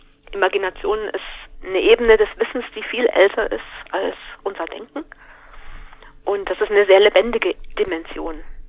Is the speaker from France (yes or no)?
no; Saxony, Germany; also born or lived in Colombia; Oder ich wäre auch nicht in meine Heimat zurückgekommen, hier in die Leipziger Gegend, nach 12 Jahren.